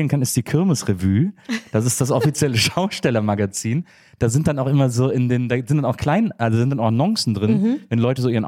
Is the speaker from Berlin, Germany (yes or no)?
no; Wesseling, North Rhine-Westphalia, Germany; ich komme aus Wesseling, das ist zwischen Köln und Bonn, eine kleine Stadt.